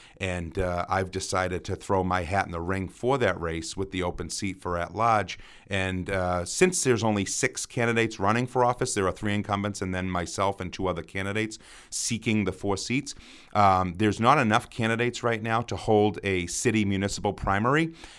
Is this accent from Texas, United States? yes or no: no; Lynn, Massachusetts, United States; I was born and raised here in the City of Lynn. I grew up on Chatham Street. I was involved in Kiley Park down the street.